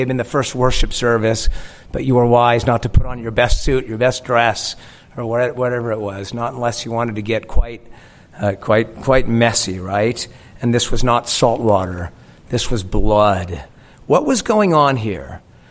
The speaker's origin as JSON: {"language": "English", "town": "San Diego", "region": "California", "country": "United States", "tie": "born or raised there", "said": "Growing up in San Diego, I had opportunities to go to SeaWorld."}